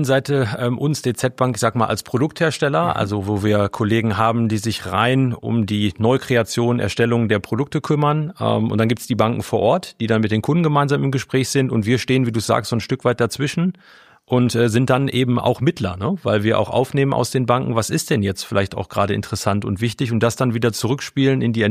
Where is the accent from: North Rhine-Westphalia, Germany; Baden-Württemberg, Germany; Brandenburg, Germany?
North Rhine-Westphalia, Germany; Gelsenkirchen; Tatsächlich aus dem schönen Ruhrgebiet, ganz nah hier bei Dorsten aus Gelsenkirchen, bin ich aufgewachsen